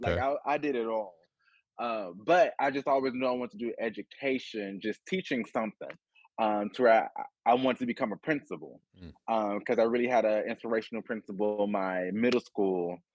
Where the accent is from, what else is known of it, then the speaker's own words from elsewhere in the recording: Texas City, Texas, United States; Since I'm from Texas City, so she went to Lamarck High School, and she just raised us in Texas City.